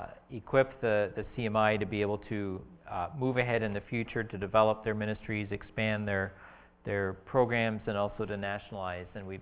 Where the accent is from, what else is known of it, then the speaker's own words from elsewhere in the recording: Canada; now in Ukraine; Yes, we are, like Pastor Dave, we are Southerners. We're from Southern Canada. And in fact, my wife Jackie grew up about less than an hour west on a dairy farm from where Pastor Dave was. And I grew up about 45 minutes north